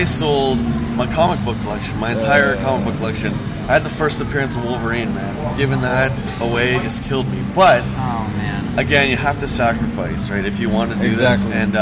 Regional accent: London, Ontario, Canada; I'm from London, Ontario, Canada, and... we met, actually, we grew up together

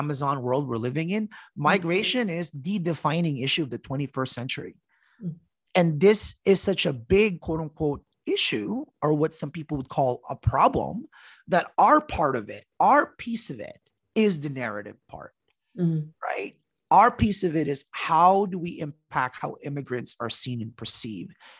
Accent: Mountain View, California, United States; But in Silicon Valley. Right. I grew up in Mountain View, which is like literally the headquarters of LinkedIn and Google.

